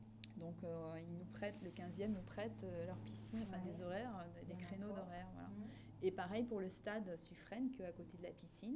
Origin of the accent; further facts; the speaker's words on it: Paris, Île-de-France, France; Puis c'est vrai que moi, en tant que parisienne, c'est vrai que le problème de Paris